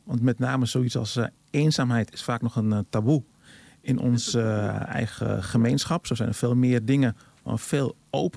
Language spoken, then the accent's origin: Dutch; Amsterdam, North Holland, Netherlands; Wij als Amsterdammers zijn welkom bij So Ubuntu.